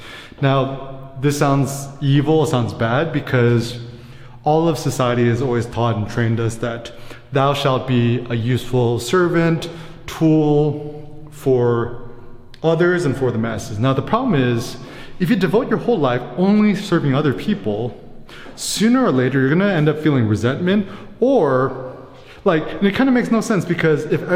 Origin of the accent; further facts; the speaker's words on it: United States; being an American, we're always saying like, oh, you know, Americans are so selfish